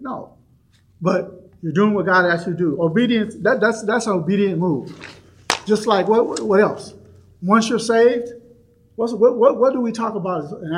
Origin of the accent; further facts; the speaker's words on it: Seattle, Washington, United States; I mean, I'm from the West Coast. I'm from Seattle.